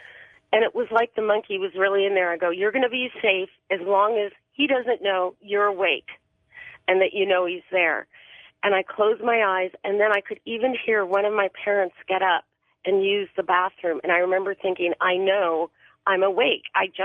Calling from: Burbank, California, United States; I'm calling from Burbank. I'm right up the street from you.

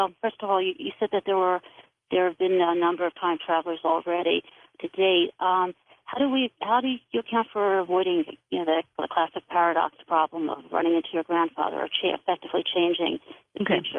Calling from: Phoenix, Arizona, United States; I'm calling from Phoenix, Arizona.

